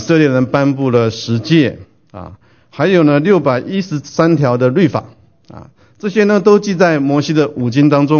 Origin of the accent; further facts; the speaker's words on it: China; 身为中国人